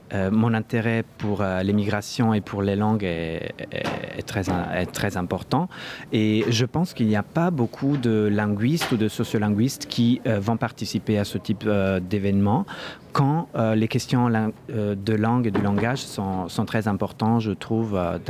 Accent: northern Italy, Italy; first language Valoche; French is a second language; Donc, ma langue maternelle, c'est justement le valoche, qui est une langue minoritaire qui est en train de disparaître.

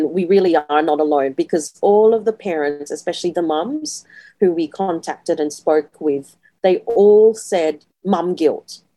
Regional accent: Philippines; another Ilocano person, we get really excited because, you know, there's that initial recognition. Oh, we're both Filipino.

